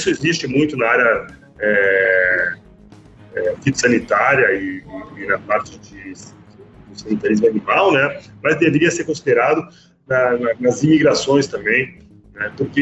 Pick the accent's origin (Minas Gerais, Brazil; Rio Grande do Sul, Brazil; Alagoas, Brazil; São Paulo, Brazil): Rio Grande do Sul, Brazil; Santa Maria; Aí eu falo, eu sou de Santa Maria